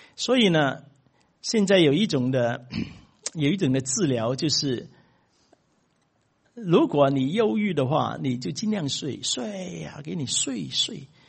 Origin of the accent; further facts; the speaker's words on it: China; 我们中国人呢，这个气很特别，老外啊他们不懂